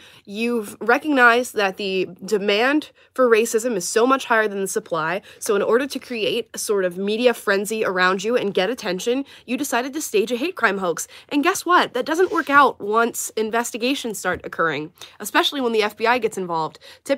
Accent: Nigeria; And I think as a Nigerian, that's funny.

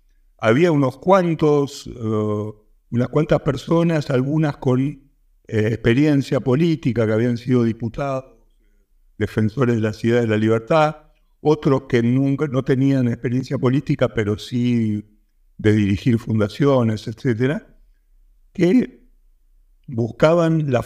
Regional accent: Argentina; porque obviamente somos argentinos, con lo cual nos terminamos peleando todos.

